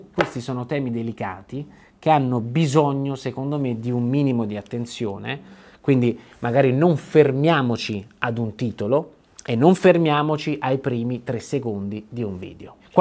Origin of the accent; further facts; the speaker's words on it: Naples, Campania, Italy; e qui lo dico da napoletano e da geologo